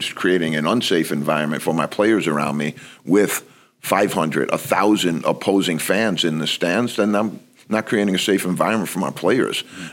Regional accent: Bronx, New York, United States; I grew up in the Bronx and I started playing basketball at a really young age.

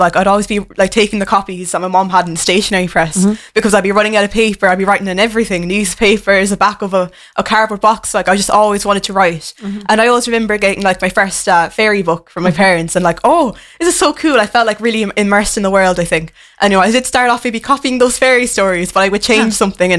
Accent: Munster, Ireland; But, yeah, so … I'm from West Cork. I'm of mixed race heritage, mm-hmm. so Nigerian and Irish traveller.

